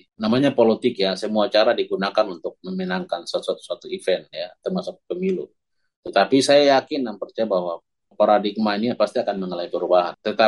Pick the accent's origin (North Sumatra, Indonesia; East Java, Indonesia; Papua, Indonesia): Papua, Indonesia; kita Papua ini kan ketergantungan dengan APBN dari pusat.